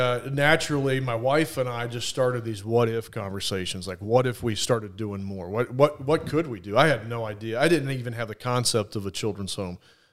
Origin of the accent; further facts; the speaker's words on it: Atlanta, Georgia, United States; We moved to Atlanta, Georgia. So I grew up in Atlanta, mid-80s on, latchkey kid